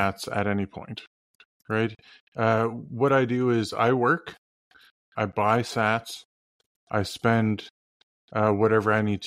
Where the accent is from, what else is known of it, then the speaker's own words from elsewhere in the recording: Canada; it's a struggle being a Canadian, man.